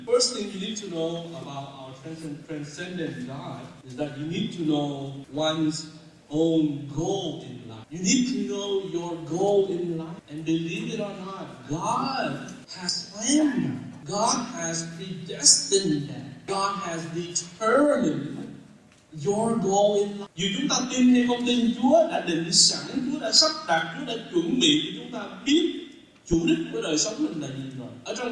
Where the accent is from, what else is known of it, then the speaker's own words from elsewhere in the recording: Texas, United States; chúng tôi là người Texas sẽ chịu nhiều hơn.